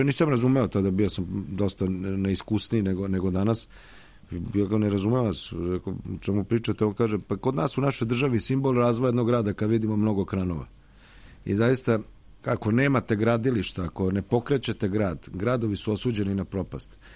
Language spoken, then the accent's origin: Serbian; Novi Sad, Vojvodina, Serbia; kao što je, ne znam, kod nas u Novom Sadu pod Petrovaradinsko podgrađe